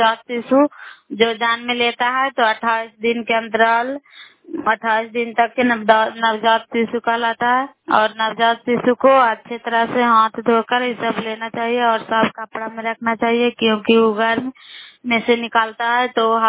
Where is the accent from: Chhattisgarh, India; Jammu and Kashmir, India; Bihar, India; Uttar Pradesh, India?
Bihar, India; Nalanda; नालंदा जिला कराय ब्लॉक के निवासी हूँ